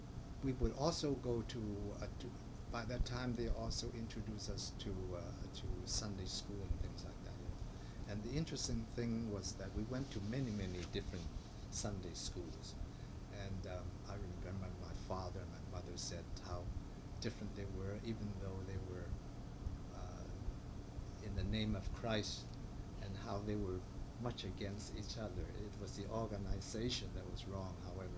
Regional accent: Oakland, California, United States; We lived in, I was born on Fifth Street, that I remember. And then we moved over to another larger house, also on Fifth Street.

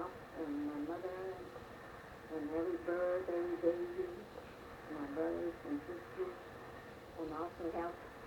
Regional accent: Los Angeles, California, United States; born there; No, I was born in Los Angeles.

